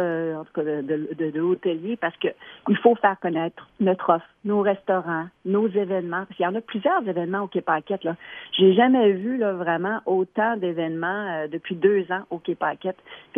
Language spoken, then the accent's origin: French; Lévis, Quebec, Canada; Il y a vraiment de belles choses à découvrir chez nous à Lévis.